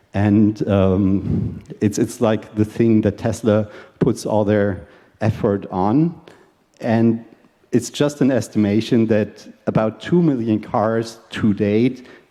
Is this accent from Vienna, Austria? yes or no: no; Salzburg, Austria; So, and about me, I'm from Salzburg, Austria